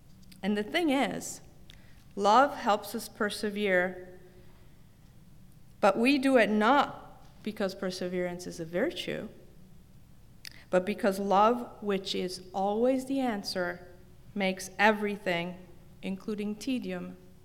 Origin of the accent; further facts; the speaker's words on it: Palermo, Sicily, Italy; My mom brought me a piece of it from my hometown of Palermo, Sicily